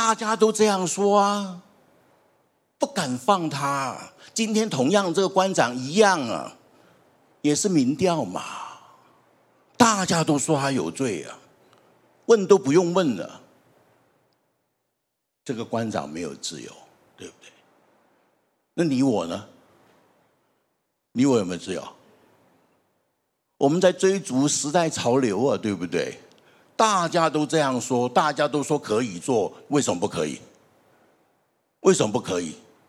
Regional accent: China; 你说我们中国人不这样的，我们中国人不爱钱，对不对？

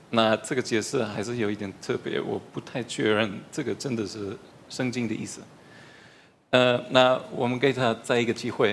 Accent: Germany; Chinese is a second language; 那我是德国人，所以我们在德国除了教会之外，我们也是比较基督教化的社会。

